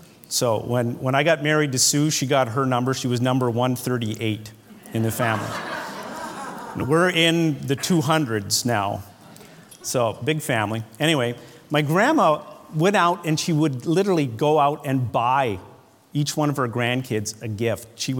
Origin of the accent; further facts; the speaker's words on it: British Columbia, Canada; when I was a kid growing up in the Lower Mainland